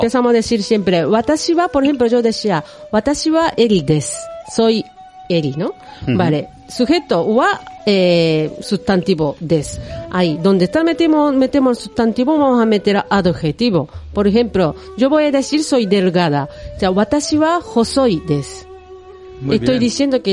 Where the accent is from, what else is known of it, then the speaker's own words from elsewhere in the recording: Japan; Spanish is a second language; Claro, es eso que yo soy de Japón, ¿no?